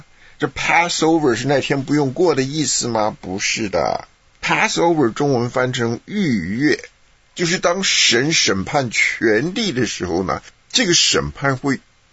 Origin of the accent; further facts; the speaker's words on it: China; 但我们中国人讲的纪念都是纪念以前的事情